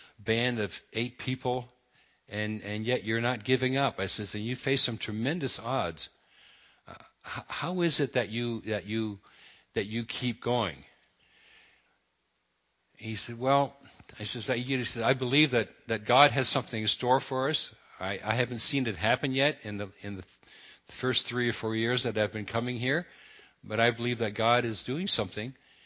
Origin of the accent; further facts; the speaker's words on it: Netherlands; born there; first language Dutch; English is a second language; because Dutch is my first language, having been born in the Netherlands